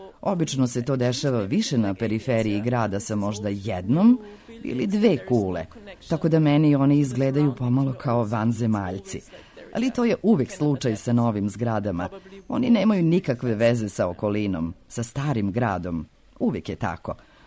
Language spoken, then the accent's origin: Serbian; Graz, Styria, Austria; also born or lived in Dresden; ja sam iz Graca, ali sam studirala vajarstvo u Drezdenu.